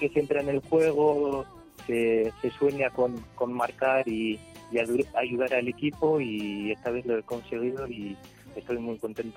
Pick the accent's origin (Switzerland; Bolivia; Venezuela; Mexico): Switzerland; Spanish is a second language; also born or lived in Spain; mi madre es de Zamora, así que las raíces están aquí en España. Aunque nací allí, me considero también español, tanto español como suizo.